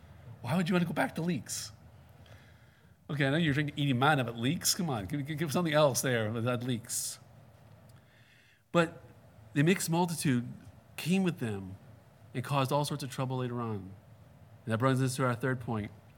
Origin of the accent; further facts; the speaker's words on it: New York, United States; Look, I have the Jewish background. I'm from New York. I have part Russian in me. I'm stubborn in two different continents.